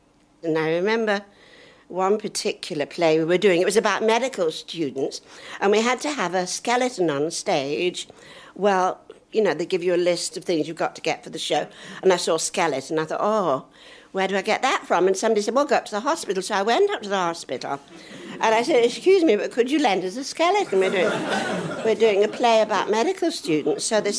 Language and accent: English; Oldham, North West England, United Kingdom; also born or lived in Parbold; Well, I was born in Parbold, that's near Wigan, and I was brought up when I was a little girl, I was age 2, went to Oldham, stayed there until 20, I was.